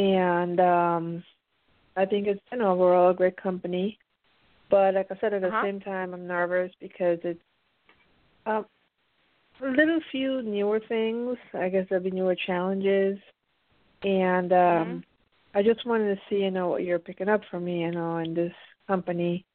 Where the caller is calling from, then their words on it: Pennsylvania, United States; I'm calling in from the East Coast from Pennsylvania.